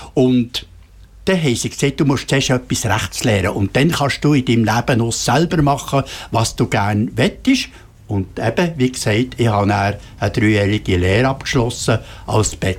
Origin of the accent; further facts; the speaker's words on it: Dieterswil, Bern, Switzerland; also born or lived in Basel; mein Vater hat in Dieterswil, das ist hier bei Münchenbuchsee, ein Haus gekauft. Und dann bin ich dort in die Schule und dort aufgewachsen. Und da habe ich eben jetzt einfach zwei Wurzeln, zwei Standbeine. Das eine ist Basel, Baselbiet, und das andere eben hier im Bernbiet.